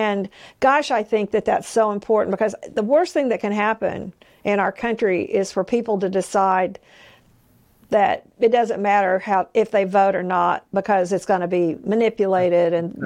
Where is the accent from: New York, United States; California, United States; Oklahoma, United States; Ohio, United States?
Oklahoma, United States; Oklahoma City; Well, I'm from Oklahoma City, and I've always kind of identified with Fort Worth.